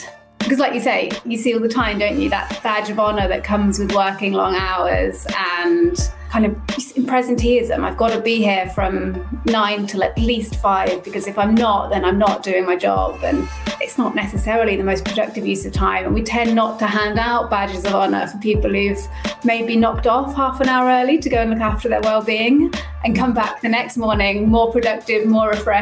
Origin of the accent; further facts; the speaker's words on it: England, United Kingdom; now in Wales, United Kingdom; I'm in Wales now. It's a Welsh name, but I grew up in England.